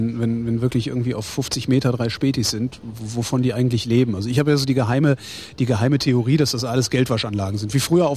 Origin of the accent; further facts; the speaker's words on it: Cologne, North Rhine-Westphalia, Germany; now in Berlin, Germany; Ich komme aus Köln ursprünglich